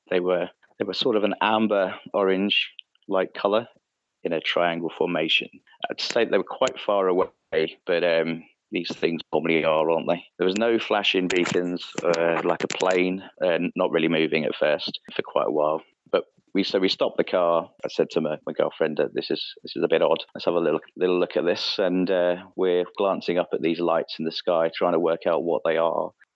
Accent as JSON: {"language": "English", "town": "Tonbridge", "region": "South East England", "country": "United Kingdom", "tie": "born or raised there", "said": "They was in my hometown at the time of Tunbridge in Kent."}